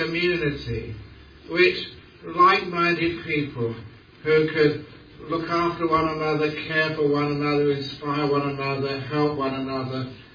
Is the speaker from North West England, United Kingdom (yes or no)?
no; London, United Kingdom; You all know that I'm a Londoner. It's always great to be back in the town of my birth